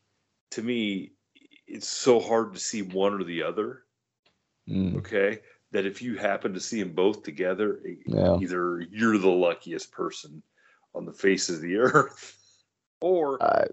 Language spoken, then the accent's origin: English; Ohio, United States; This is what's crazy is growing up in Ohio, you never thought there was Bigfoot.